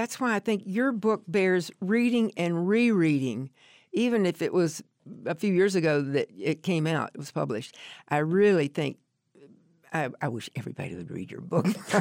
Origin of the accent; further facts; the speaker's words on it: the South, United States; now in California, United States; I've been living in California now an awful long time, but I grew up in the Deep South